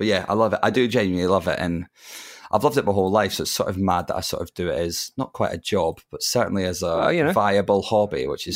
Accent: Scotland, United Kingdom; It still absolutely guts me as a Scotsman that David Seaman England shirt is still probably one of the greatest football shirts ever created.

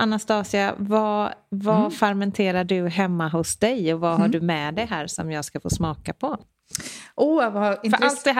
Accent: West Coast, Sweden; i alla fall där jag kommer från på västkusten

